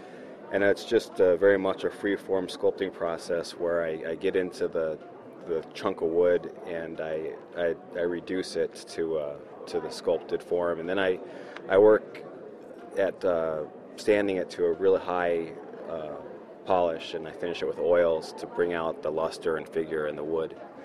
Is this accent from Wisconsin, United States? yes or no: yes; Wisconsin, United States; moved away; No, I'm from Wisconsin, but I've lived here for about 17 years